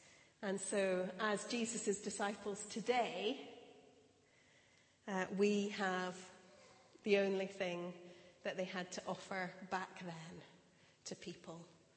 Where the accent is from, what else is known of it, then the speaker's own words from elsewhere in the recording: United Kingdom; So I'm British